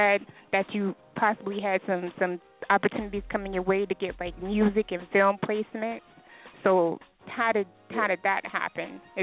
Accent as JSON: {"language": "English", "region": "Texas", "country": "United States", "said": "I'm from Texas, so that's right next door."}